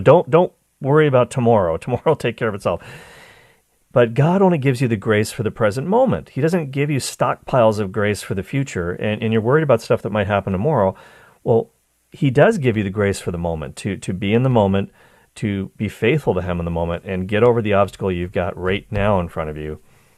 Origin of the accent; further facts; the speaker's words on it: Cole Harbour, Nova Scotia, Canada; Nathan McKinnon, who's from my hometown of Cole Harbour, Nova Scotia.